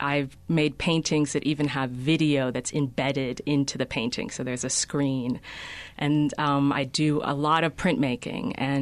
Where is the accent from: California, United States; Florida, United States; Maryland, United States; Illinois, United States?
Illinois, United States; Chicago; now in Carrizozo, United States; No, I grew up in Chicago.